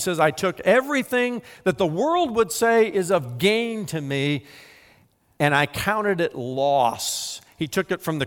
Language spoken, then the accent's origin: English; United States; I'm an American, not an Americant.